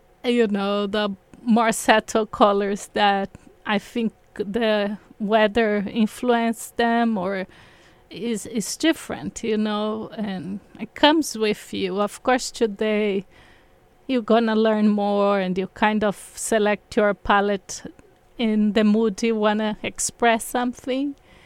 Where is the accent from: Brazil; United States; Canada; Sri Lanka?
Brazil; English is a second language; now in England; I knew when I moved from Brazil to England, that was around 15 years ago, I moved without speaking English.